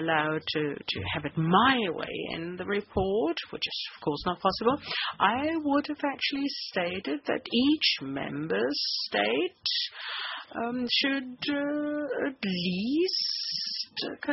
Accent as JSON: {"language": "English", "region": "Bavaria", "country": "Germany", "said": "also Bavaria, my home country"}